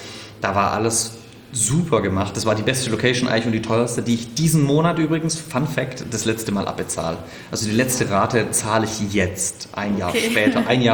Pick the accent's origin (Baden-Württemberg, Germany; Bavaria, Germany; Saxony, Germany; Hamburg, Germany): Baden-Württemberg, Germany; Stuttgart; nach Stuttgart in meine Heimatstadt